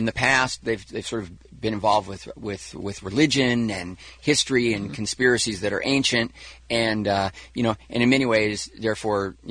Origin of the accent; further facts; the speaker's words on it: United States; it's always interesting for me as an American because these are really international movies.